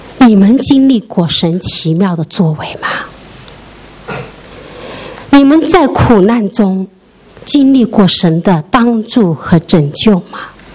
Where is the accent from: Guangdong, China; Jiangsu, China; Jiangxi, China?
Jiangxi, China; Nanchang; moved away; 坐了高铁就到了南昌，我的老家，我就去了医院。